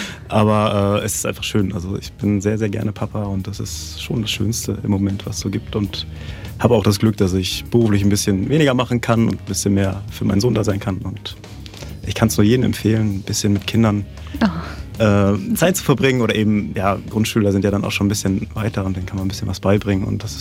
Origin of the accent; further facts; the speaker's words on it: Bad Salzuflen, North Rhine-Westphalia, Germany; ich komme aus Bad Salzuflen und habe jetzt wieder ein bisschen neue Musik dabei